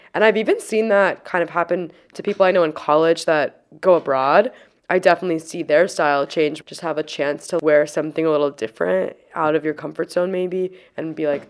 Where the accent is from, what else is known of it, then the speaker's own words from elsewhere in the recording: Seattle, Washington, United States; now in New York, United States; Well, I grew up in Seattle. Fashion's not really like a big thing there.